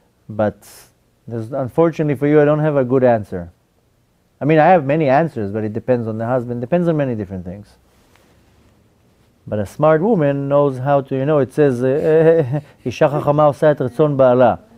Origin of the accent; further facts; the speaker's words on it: Israel; moved away as an adult; I'm Israeli.